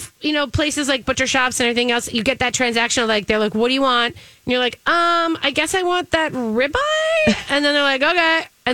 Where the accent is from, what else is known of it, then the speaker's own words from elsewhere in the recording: Minnesota, United States; As a Minnesotan, I think that's appropriate too.